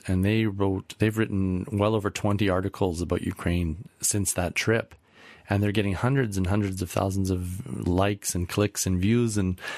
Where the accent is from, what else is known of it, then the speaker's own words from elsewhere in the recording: Canada; because I'm Canadian and my company is based in Canada